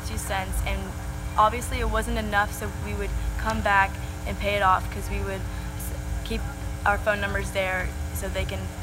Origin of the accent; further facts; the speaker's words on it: Round Rock, Texas, United States; I'm from Round Rock, Texas.